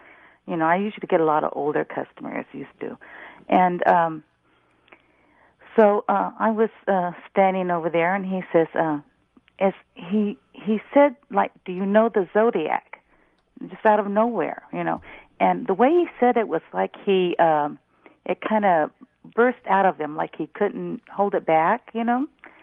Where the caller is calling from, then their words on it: California, United States; I'm from the San Joaquin Valley.